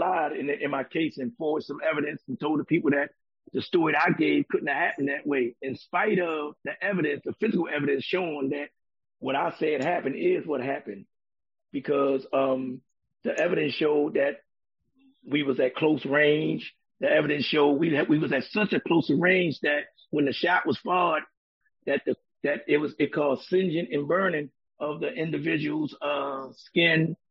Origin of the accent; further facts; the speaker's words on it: Baltimore, Maryland, United States; born there; Definitely, I'm from Baltimore, born in Baltimore City. I can't say I was raised in Baltimore City because 32 years and some odd change in my life was spent in prison. But yes, I'm from Baltimore City.